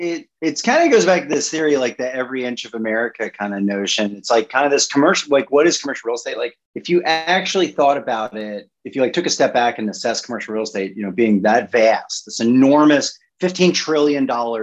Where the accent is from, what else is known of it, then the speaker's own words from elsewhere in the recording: Baltimore, Maryland, United States; And I grew up in Baltimore City. I went to great Catholic high schools in the Baltimore area.